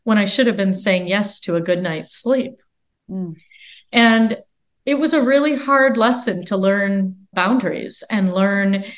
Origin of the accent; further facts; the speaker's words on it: India; I say to myself, as an Indian woman, right, there's a few things.